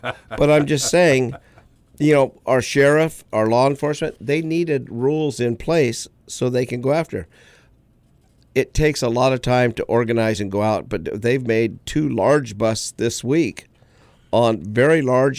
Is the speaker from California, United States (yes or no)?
yes; California, United States; I'll go to a state conference and or even to a national and mention I'm from Humboldt.